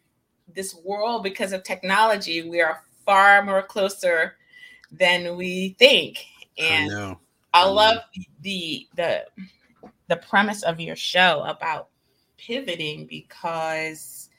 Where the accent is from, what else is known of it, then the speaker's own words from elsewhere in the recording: Gainesville, Virginia, United States; I am from a little town in Virginia called Gainesville. Mm-hmm. And so that's in the northern part of Virginia, about 20 miles north of Washington, D.C.